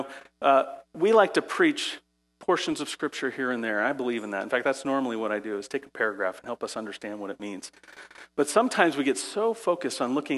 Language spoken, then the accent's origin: English; Phoenix, Arizona, United States; Now, I grew up in Phoenix, Arizona, so I know what it's like to feel the pain of football, right?